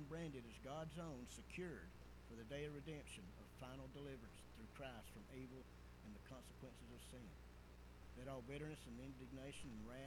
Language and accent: English; Dalton, Georgia, United States; I was born and raised in Dalton. When we moved back to Dalton